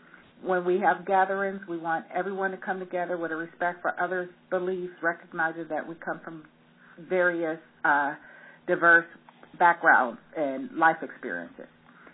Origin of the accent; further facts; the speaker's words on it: California, United States; I'm really always excited when I hear that there's other jurisdictions outside of my home state, California, doing this work